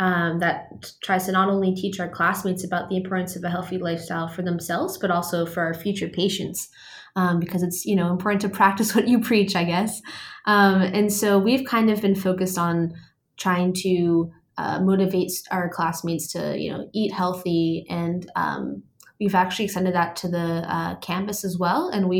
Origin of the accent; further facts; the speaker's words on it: Boston, Massachusetts, United States; So I'm from Boston. I was born and raised there.